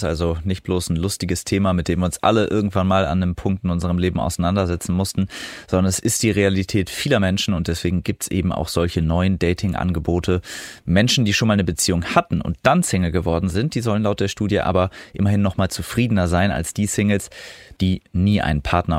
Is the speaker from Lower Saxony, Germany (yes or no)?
yes; Osnabrück, Lower Saxony, Germany; zuletzt auch in meiner Heimatstadt Osnabrück.